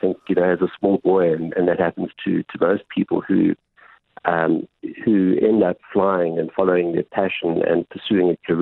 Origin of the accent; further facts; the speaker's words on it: Johannesburg, Gauteng, South Africa; I've lived here all of my life. I grew up in Johannesburg and went to school at a government school. And I went to university at Wits, and I graduated, funnily enough, with a Bachelor of Science in Building in 1978